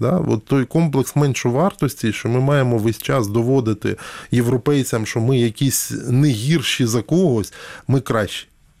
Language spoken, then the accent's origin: Ukrainian; Lviv, Lviv Oblast, Ukraine; я львів'янин, мені простіше оцінювати ситуацію, бо я знаю, в мене дуже багато друзів, родичів живе у Львові. І я часто там буваю достатньо.